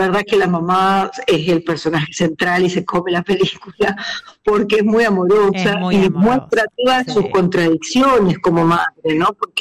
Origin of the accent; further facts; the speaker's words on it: Rosario, Santa Fe, Argentina; cuando yo lo vi en Rosario, de donde vengo, en Argentina